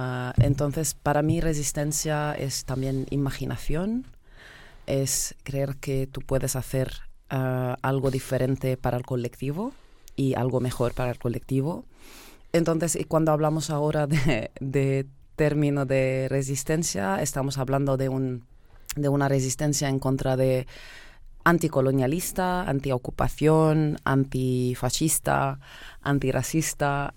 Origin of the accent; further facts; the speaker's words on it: Lebanon; Spanish is a second language; moved away as an adult; now in Barcelona, Spain; Soy libanesa, vivo en Barcelona desde hace 4 años más o menos